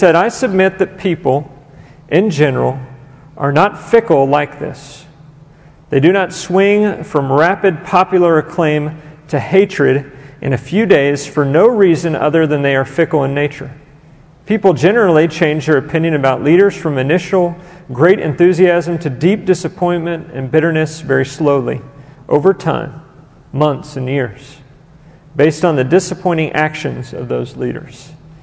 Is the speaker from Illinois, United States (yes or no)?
no; Louisiana, United States; We came from Louisiana.